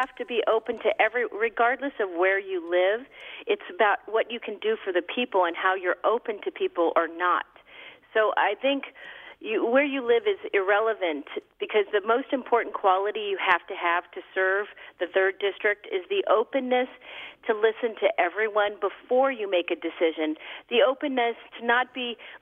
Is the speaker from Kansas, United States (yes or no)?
yes; Kansas, United States; moved away; I grew up in Kansas, and I came to the great state of California because of the opportunities California offered with respect to school.